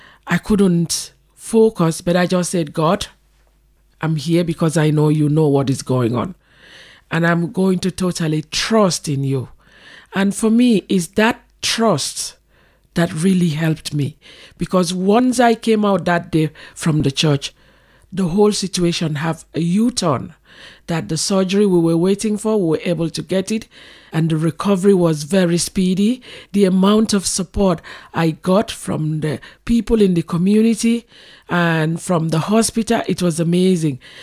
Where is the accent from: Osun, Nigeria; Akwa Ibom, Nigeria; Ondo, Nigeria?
Akwa Ibom, Nigeria; Nigeria, in the southern part of Nigeria, in a state called Akwa Ibom.